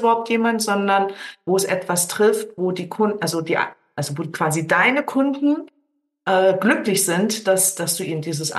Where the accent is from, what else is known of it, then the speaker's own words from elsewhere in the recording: East Germany, Germany; moved away; ich bin ja in Ostdeutschland groß geworden und relativ jung nach der Wende dann halt in die alten Bundesländer